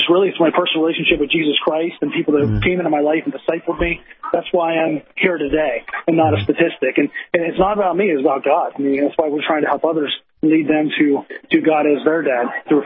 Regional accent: Pennsylvania, United States; Well, I grew up in Pennsylvania.

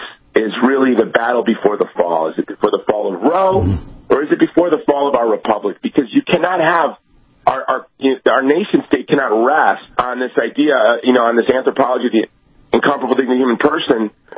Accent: Hawaii, United States; So here you had the first black president who, you know, was raised in my home state of Hawaii

